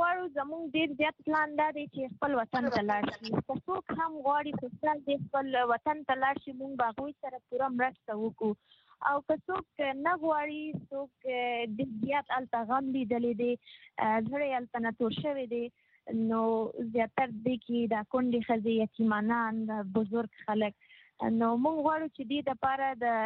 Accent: Afghanistan; ځکه چې مونږ خپل افغان یو

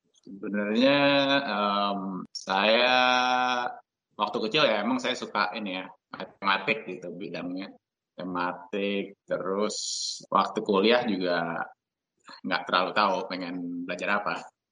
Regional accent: Jakarta, Indonesia; born there; Jakarta, Indonesia.

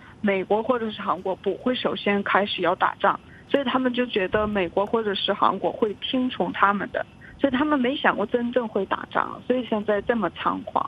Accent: North Korea; 在我的家乡也是我光是听说我的一个朋友的爸爸饿死了，四个人已经饿死了

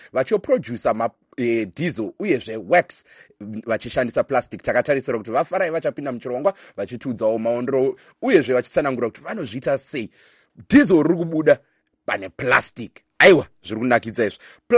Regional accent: Zimbabwe; From Zimbabwe. I'm from Zimbabwe.

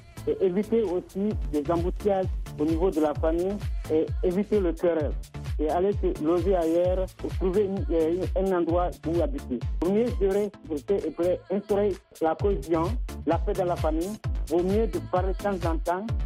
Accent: Conakry, Guinea; je suis de la Guinée-Conakry, et j'habite dans la capitale.

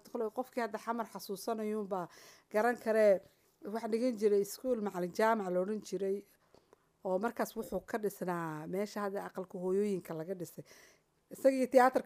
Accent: Burao, Togdheer, Somalia; also born or lived in Mogadishu; waxaan ku dhashay xamar yaraantaydii intii hore ogaa waxaan kusoo barbaaray burco kadibna xamar baan kusoo noqday

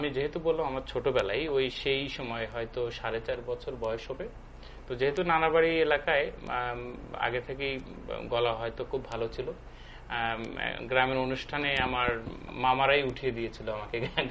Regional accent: Gaibandha, Rangpur Division, Bangladesh; born there; যেহেতু আমার নানার বাড়িতে আমি মানুষ হয়েছি, আমার জন্ম হয়েছে গাইবান্ধায়, আমার দাদার বাড়ি বগুড়ায়। তো সেই যে গ্রামের মেঠো পথ, আমাদের যেহেতু নদী ভাঙ্গন কবলিত এলাকা

